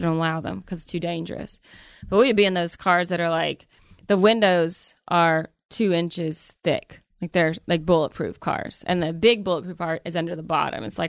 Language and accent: English; Calhoun, United States; So I was like looking for the guys from my hometown, from the 137th Brigade, I think they were, from Calhoun.